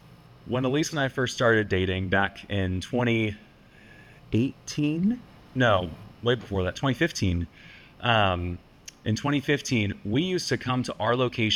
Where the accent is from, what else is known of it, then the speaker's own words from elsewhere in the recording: Boston, Massachusetts, United States; I'm originally from Boston, Mass.